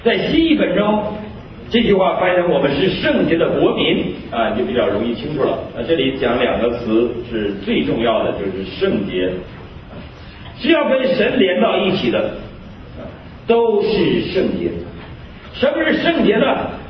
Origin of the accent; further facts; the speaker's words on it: Northeast China, China; 我小的时候，我们的老家都敬拜偶像，敬拜的你想都想不通什么东西，黄鼠狼，东北人敬拜黄鼠狼。